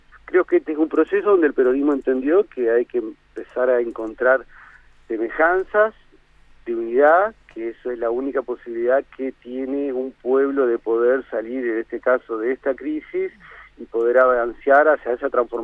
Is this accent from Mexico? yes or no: no; Argentina; como pueblo argentino